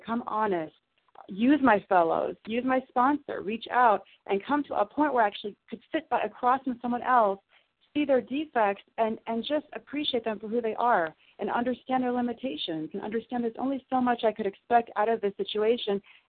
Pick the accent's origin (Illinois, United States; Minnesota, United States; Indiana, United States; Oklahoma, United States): Illinois, United States; I grew up in Southern Illinois, and we used to have tornado drills where we would go under our desks in fear